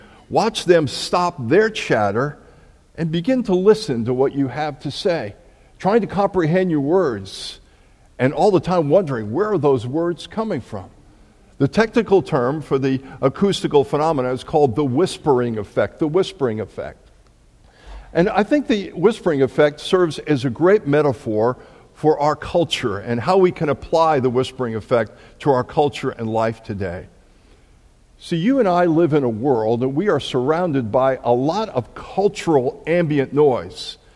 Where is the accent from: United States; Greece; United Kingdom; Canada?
United States; Long Island, New York; Some of you know that I grew up on Long Island, right outside of New York City.